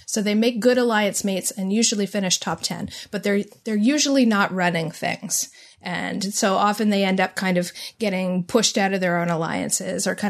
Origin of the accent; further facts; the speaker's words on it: Canada; Like, speaking, like, I'm a Canadian, so speaking as someone who took 8 years of French, and I still can't speak it to save my life.